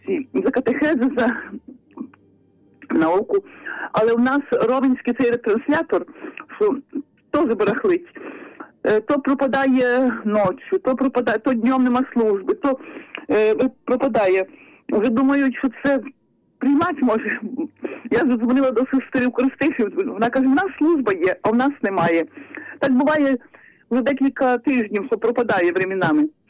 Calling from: Zdolbuniv, Rivne Oblast, Ukraine; Я з Долбуна, Вафрання.

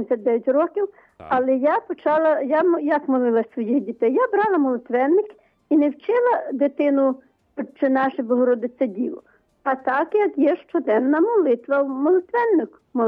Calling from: Vinnytsia, Vinnytsia Oblast, Ukraine; Це Вінниця. Це я знов дзвоню.

